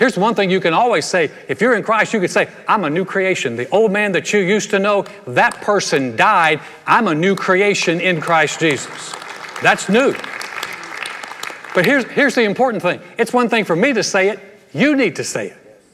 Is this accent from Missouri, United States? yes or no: no; Texas, United States; But I don't identify as much with being a Texan.